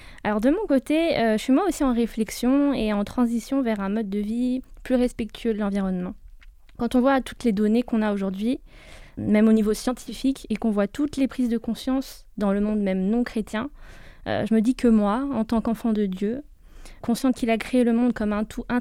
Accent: Madagascar; en tant que malgache, un repas sans viande et sans riz, c'est pas un repas.

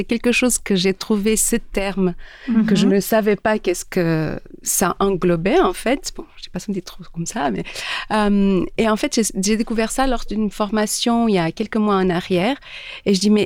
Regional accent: Portugal; now in Switzerland; je suis portugaise, ça fait 24 ans que j'habite ici en Suisse.

